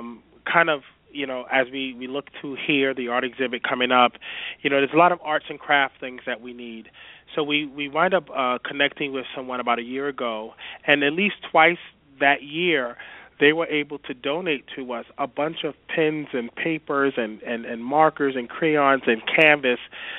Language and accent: English; Brooklyn, New York, United States; the significance of being a kid growing up in Brooklyn and seeing the pyramids on television.